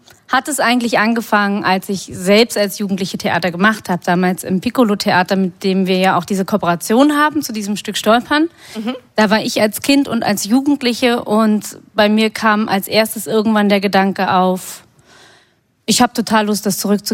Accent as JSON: {"language": "German", "town": "Cottbus", "region": "Brandenburg", "country": "Germany", "tie": "born or raised there", "said": "weil ich da eben auch aufgewachsen bin, Rechtsruck in Cottbus"}